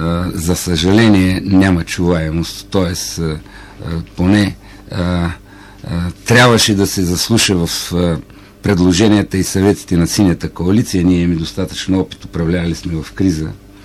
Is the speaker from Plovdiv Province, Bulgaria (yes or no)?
yes; Plovdiv, Plovdiv Province, Bulgaria; аз съм пловдивчанин, роден съм в този град, общувам с много хора